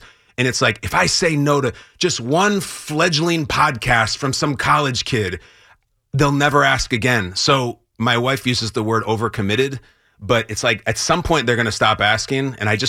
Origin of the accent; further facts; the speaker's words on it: Chicago, Illinois, United States; So I have wonderful memories growing up in Chicago.